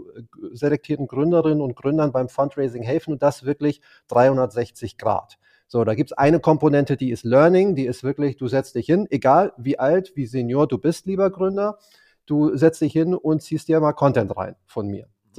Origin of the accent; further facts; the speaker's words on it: Hamburg, Germany; Ich bin ein Hamburger Jung mit türkischen Wurzeln